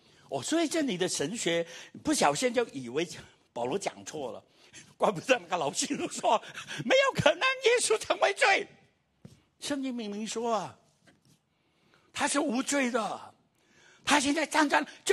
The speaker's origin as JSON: {"language": "Chinese", "region": "Guangdong", "country": "China", "second_language": "Chinese", "said": "我们广东人说我没有装你弹弓的。就是我没有，我不知道怎么翻译这个国语。"}